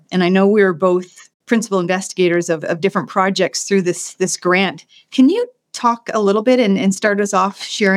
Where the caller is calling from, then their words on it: Kingston, Ontario, Canada; I'm coming from Kingston, Ontario, Canada.